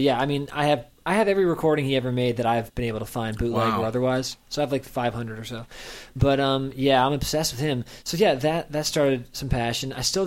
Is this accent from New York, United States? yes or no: yes; New York City, New York, United States; born there; I mean, I grew up in a musical family. I was born in New York City.